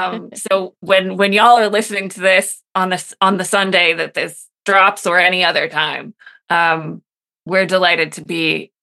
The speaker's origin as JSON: {"language": "English", "region": "Colorado", "country": "United States", "said": "oh, no, I'm from Colorado, so I'm going to have to find out where this place is."}